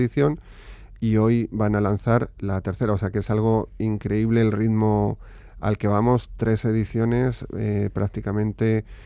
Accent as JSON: {"language": "Spanish", "town": "Barakaldo", "region": "Basque Country", "country": "Spain", "lives_now": "Albacete, Spain", "said": "una pequeña editorial en la ciudad donde vivo. Yo soy de aquí, de Baracaldo."}